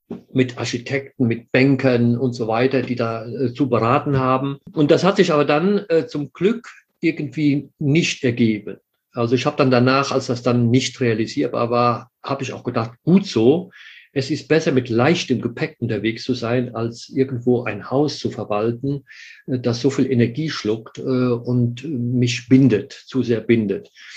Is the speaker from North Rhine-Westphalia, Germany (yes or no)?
no; Rhineland-Palatinate, Germany; Ich komme aus Rheinland-Pfalz, aus dem nördlichsten Teil von Rheinland-Pfalz. Und mein Dorf, aus dem ich stamme, das ist unmittelbar an der Grenze zu NRW.